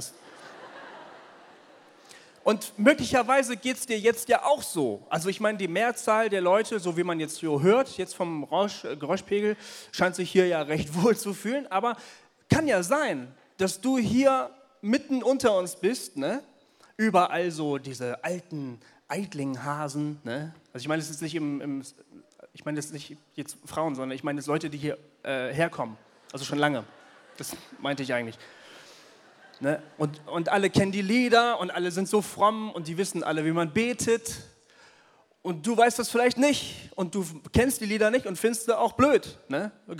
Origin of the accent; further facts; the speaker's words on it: Marburg, Hesse, Germany; Ich komme aus Marburg. Ich bin 40 Jahre alt.